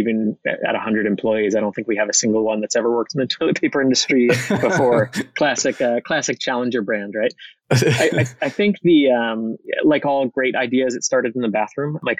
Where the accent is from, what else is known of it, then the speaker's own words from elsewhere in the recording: United States; accent: American; as you can tell from my accent, I'm American